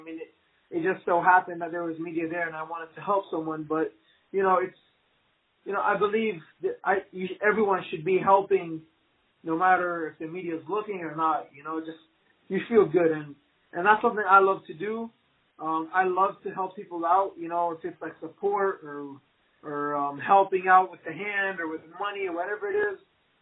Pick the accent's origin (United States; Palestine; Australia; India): Palestine; Yeah, so I'm originally Palestinian, and I was always true to my roots since I was a kid. You know, I'm an American citizen as well. I'm a Jordanian citizen as well.